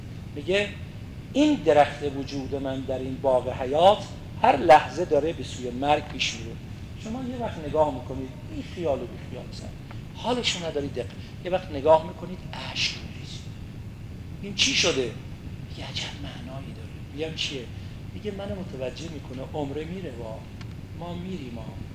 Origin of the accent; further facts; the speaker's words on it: Iran; نه اینکه من ایرانیم یا شما ایرانی هستید